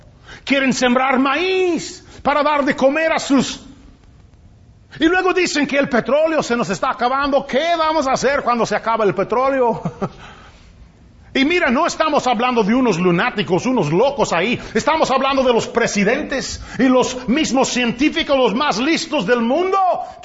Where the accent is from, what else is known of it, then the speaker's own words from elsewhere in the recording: Texas, United States; Yo me acuerdo cuando nosotros estábamos creciendo aquí en Texas